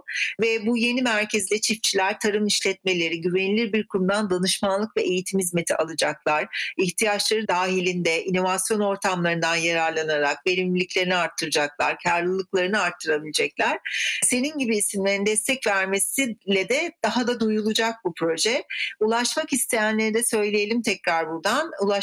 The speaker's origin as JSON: {"language": "Turkish", "region": "Aegean Region", "country": "Turkey", "said": "Bir Egeli olarak çok sevindim buna. Aynı zamanda bir Türk insanı olarak da çok mutlu oldum."}